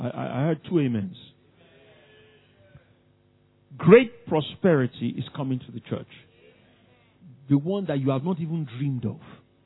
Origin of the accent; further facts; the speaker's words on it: Nigeria; You know, you may not know this, but I grew up in Nigeria.